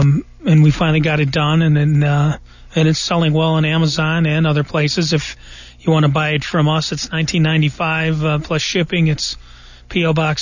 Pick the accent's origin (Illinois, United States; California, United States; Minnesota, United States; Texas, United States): Illinois, United States; born and raised in Illinois, the land of Lincoln